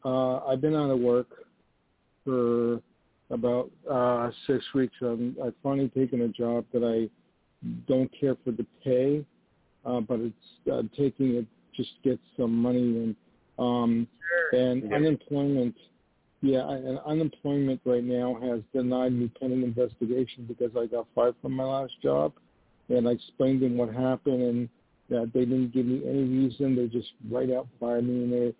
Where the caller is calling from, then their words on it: New York, United States; also born or lived in California; I'm calling from New York.